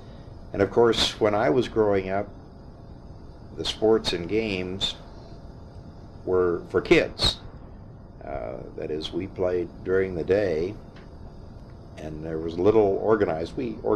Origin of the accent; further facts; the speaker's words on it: Alliance, Ohio, United States; of the college being part of Alliance, and always seemed to live just on the edge of the campus. I grew up on State Street